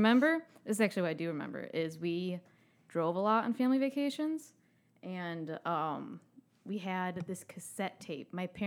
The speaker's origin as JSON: {"language": "English", "region": "Illinois", "country": "United States", "said": "Illinois."}